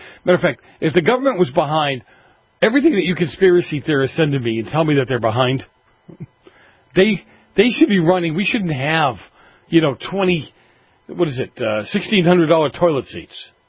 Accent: Boston, Massachusetts, United States; You know, years ago when I was growing up in Boston, one of the things I remember about the mafia were kids and old people were off limits

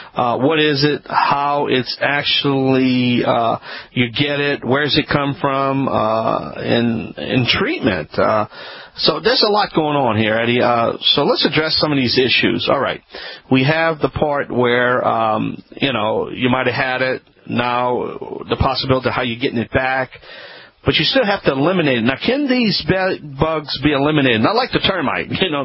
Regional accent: New Orleans, Louisiana, United States; I am from New Orleans

